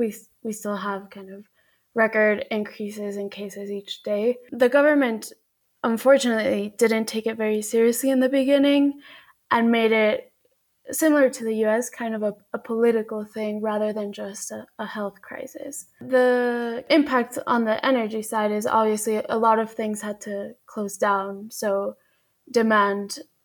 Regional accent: Mexico City, Mexico; Yeah, he was mayor when I was little. Still remember a lot of the things he did for the city.

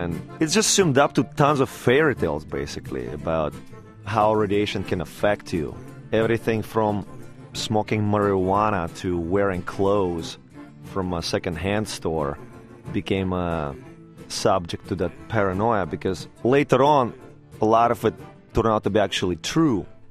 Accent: Kyiv, Ukraine; I grew up in Kiev.

